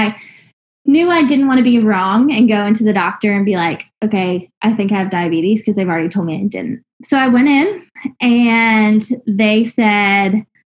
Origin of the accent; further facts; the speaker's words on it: Richmond, Virginia, United States; I'm from Richmond, Virginia.